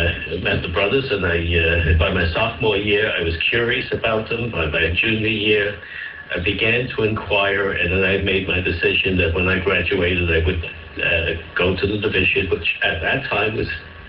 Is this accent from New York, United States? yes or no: yes; Gravesend, New York, United States; I'm from Gravesend.